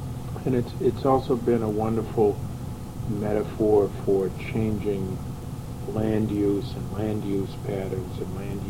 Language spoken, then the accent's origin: English; Massachusetts, United States; I grew up on the Concord River, and it's always struck me as one of the great rivers of America.